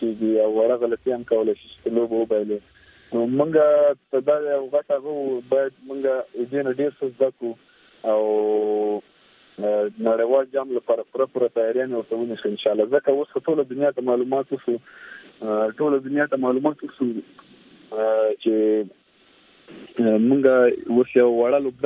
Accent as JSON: {"language": "Pashto", "country": "Afghanistan", "said": "موږ د افغان یم د افغان زوی یم او زه خپل افغاني احساسات لرم او زه فخر کوم په افغانستان باندې"}